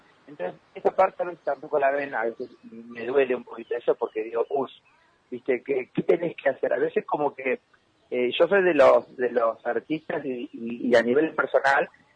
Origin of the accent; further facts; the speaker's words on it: Nogoyá, Entre Ríos, Argentina; Claro, sí, yo soy de Nogoyá.